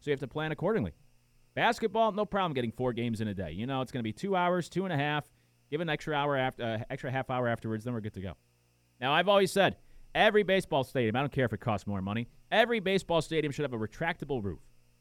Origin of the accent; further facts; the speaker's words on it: Connecticut, United States; I've made plenty of trips growing up in Connecticut. We'd go to Fenway, and you get rained on.